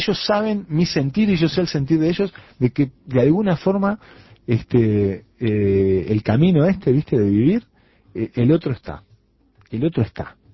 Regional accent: Uruguay; me tomé el Hércules y me fui a conocer ese pedazo de Uruguay

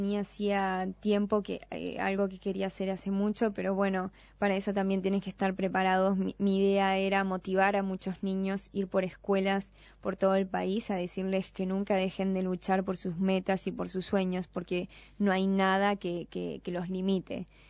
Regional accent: Florida, Uruguay; Soy de Florida, sí, uh-huh. En la ciudad, en Costas de Arias vivo.

